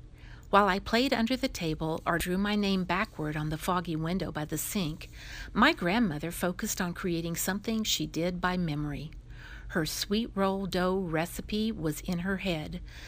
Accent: Cimarron, United States; from Cimarron.

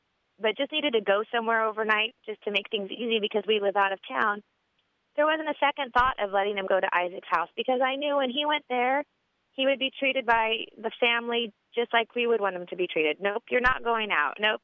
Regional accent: California, United States; I'm from Southern California, and it's reaching my friends and family and their friends and family from down south.

